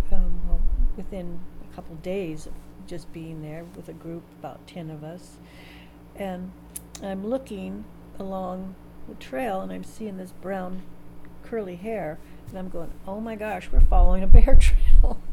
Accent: Seattle, Washington, United States; born there; I was born in Seattle, Washington.

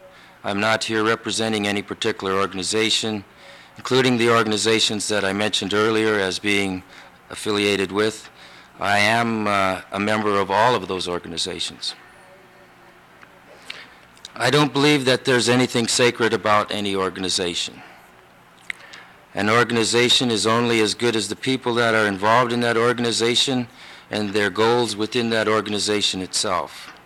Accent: Barrow, Alaska, United States; I'm from Barrow. I'm a member of the ICC Executive Committee. I represent Alaska along with Oscar Coagley.

